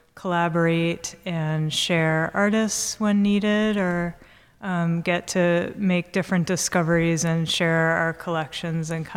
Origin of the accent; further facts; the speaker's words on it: Melrose, Massachusetts, United States; Yes, I grew up in Melrose, so at the end of the Orange Line T, so it's about 11 miles north. Yeah, so I'm a Boston Irish girl.